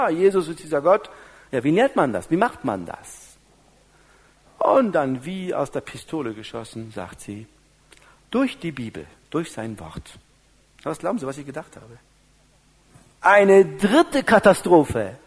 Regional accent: Northern Germany, Germany; now in Upper Bavaria, Germany; Und es hat viele Jahre gebraucht, als Preuße, als Norddeutscher, ja, Preuße in Oberbayern, die Landschaft zu lieben.

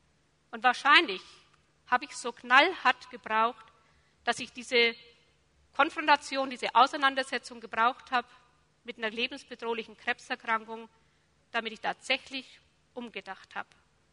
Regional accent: Gundelsheim, Germany; born there; Eine Woche drauf hatte ich einen Vortrag in Gundelsheim, wo ich geboren bin.

